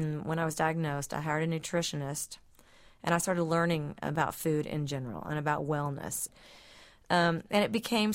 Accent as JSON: {"language": "English", "town": "Kennett", "region": "Missouri", "country": "United States", "tie": "born or raised there", "said": "I grew up in a really small town called Kennett in the Boot Hill of Missouri. So really, basically, I grew up right on the Tennessee and Arkansas border in southern Missouri."}